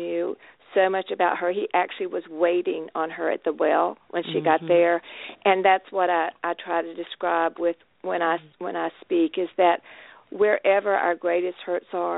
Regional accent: the South, United States; accent: Southern; now in Baltimore, United States; I'm not really from Baltimore, even though I've lived here a number of years. There are three things I guess I hang on to from the South: my boys

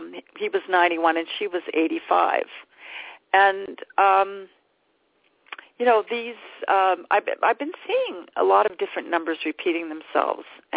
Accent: Canada; Canada is second in the standings and has been for a few days now, and I'm Canadian.

